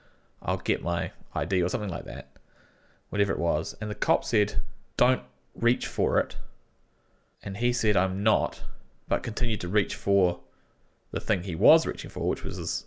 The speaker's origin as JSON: {"language": "English", "country": "New Zealand", "said": "when you go to the States as a New Zealander, you're like, everyone's got a fucking gun."}